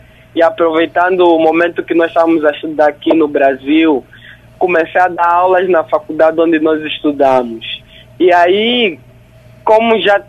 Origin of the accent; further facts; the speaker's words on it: Angola; moved away as an adult; now in Brazil; Sou angolano, sim, sou angolano.